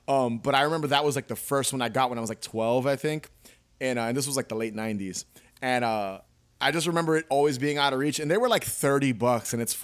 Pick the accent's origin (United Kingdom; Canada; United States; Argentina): United States; New York; Not far from me because we're both New York guys. I don't think we said that. We're both from New York.